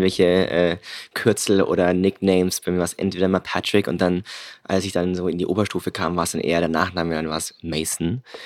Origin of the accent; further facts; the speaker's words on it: Weiden, Bavaria, Germany; geboren in Weiden in der Oberpfalz. Wirklich 44.000 Menschen leben da, wirklich so ein kleines Kuckucksnest, wo sich wirklich auch jeder kennt. Ich bin aufgewachsen als eines der wenigen Mischlings- oder farbigen Kinder.